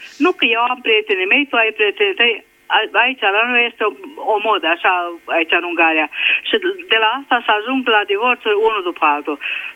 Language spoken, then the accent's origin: Romanian; Bacău, Bacău County, Romania; M-am născut în Moldova, în Bacău. Sau lângă Bacău, pe lângă Podișa.